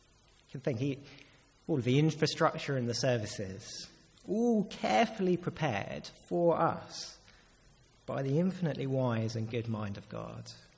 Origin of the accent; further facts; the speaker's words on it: London, United Kingdom; But as a Londoner